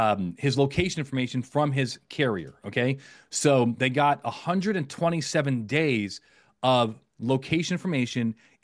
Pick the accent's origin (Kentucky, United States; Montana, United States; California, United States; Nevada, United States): Nevada, United States; Las Vegas; So my hometown is Las Vegas. Las Vegas has cameras on practically every street light.